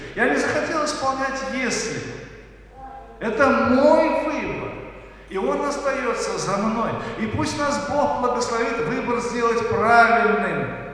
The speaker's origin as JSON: {"language": "Russian", "country": "Azerbaijan", "tie": "born or raised there", "said": "Я вот родился и вырос в Азербайджане, и вот там поступают именно так."}